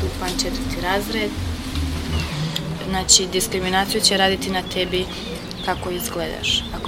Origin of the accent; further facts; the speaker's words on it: Trnovec, Međimurje County, Croatia; Ja sam iz Trnovca, imam 18 godina, hodam za ekonomista u ekonomsku i trgovačku školu Čakovec